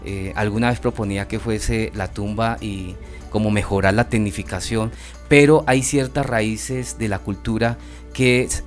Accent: Guainía, Colombia; yo vengo del departamento del Guainía, que es uno de los departamentos que hacen parte de la cuenca amazónica colombiana.

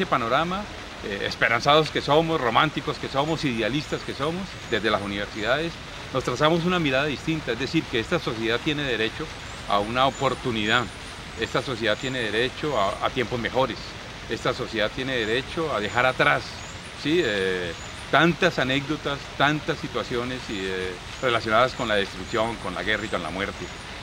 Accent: Colombia; Lo digo como un colombiano, que desde que nació lo que ha conocido son noticias, anécdotas, hechos de guerra y de violencia.

